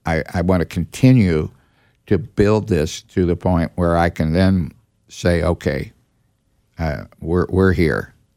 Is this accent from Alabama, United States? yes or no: no; St. Louis, Missouri, United States; I am from St. Louis.